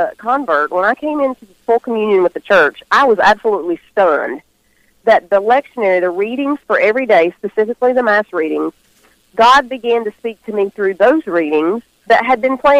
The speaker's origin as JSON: {"language": "English", "region": "the South", "country": "United States", "said": "I am I'm a Southern girl, if you can't tell already. I'm from the South."}